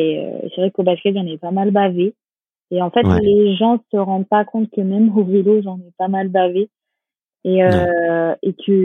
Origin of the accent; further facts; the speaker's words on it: North, France; born there; also born or lived in South of France; je suis 50-50. Hein. Je suis née dans le Nord, mais j'ai habité autant dans le Sud.